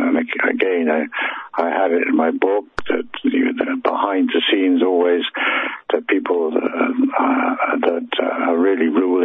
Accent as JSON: {"language": "English", "region": "England", "country": "United Kingdom", "tie": "born or raised there", "also_born_or_lived": "United States", "moved": "as an adult", "lives_now": "France", "said": "I'm English by birth, and I've probably spent the first 50 years of my life in England, but the last 30 years I've been out in the States for a while, and I've been living in between Portugal and France for the last 20 years."}